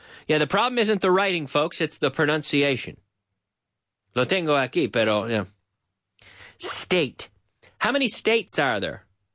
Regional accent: Canada; Yes, I am. Absolutely, I'm from Canada.

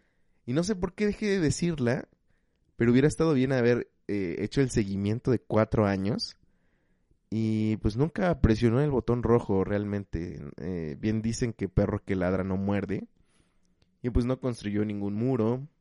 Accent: Chalco, State of Mexico, Mexico; born there; yo no termino de sentirme de Guadalajara. Lo curioso es que tampoco me siento ya de Chalco, o sea, no tengo un arraigo por mi ciudad natal, por así decirlo. Sé que tampoco soy de la Ciudad de México.

